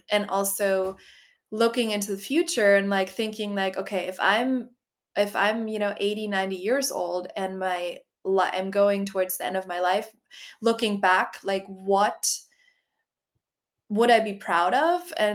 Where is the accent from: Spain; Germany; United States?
Germany; because I'm from Germany. I was born and raised there.